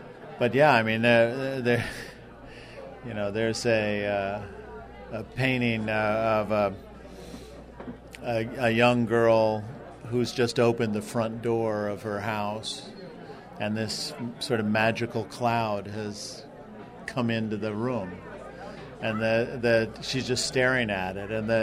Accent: Long Island, New York, United States; moved away as an adult; also born or lived in Phoenix / California / Chicago / Nova Scotia; I was born in New York City. I grew up until I was 18 on Long Island. But I've lived in Phoenix. I've lived in California. I've lived in Chicago. I've lived in Nova Scotia.

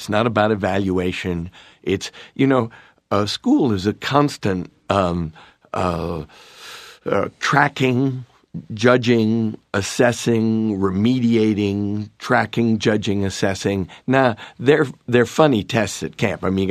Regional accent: Northeast, United States; I am from the Northeast

